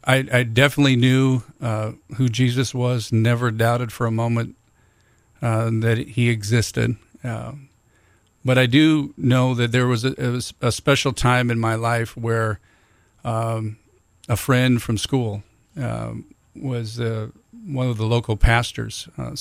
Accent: Cannon Falls, Minnesota, United States; I grew up in a small farm community in Minnesota. Cannon Falls was the name of the town, and had a great experience growing up there.

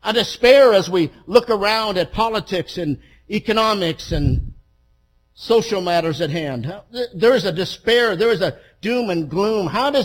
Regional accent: United States; I'm of Italian descent. I'm an American.

